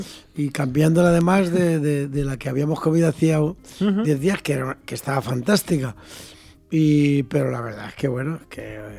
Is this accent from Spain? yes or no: yes; Valencian Community, Spain; somos valencianos todos de aquí, de siempre